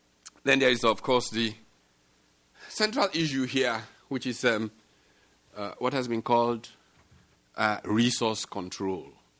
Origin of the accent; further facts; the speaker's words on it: Delta, Nigeria; in the so-called oil-producing states, my home state of Delta.